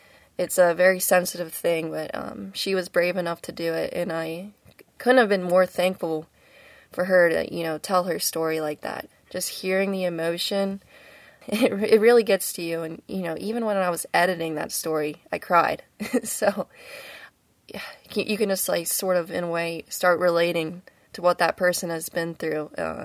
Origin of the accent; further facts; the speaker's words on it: Ohio Valley, United States; I know the story of my hometown and I know what people have gone through, and I want to be able to help return the Ohio Valley back to the state that it used to be in some capacity.